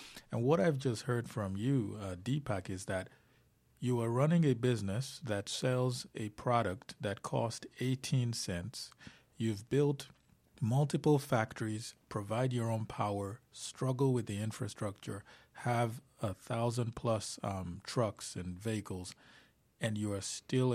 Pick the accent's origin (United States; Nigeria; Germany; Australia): Nigeria; I'm originally from Nigeria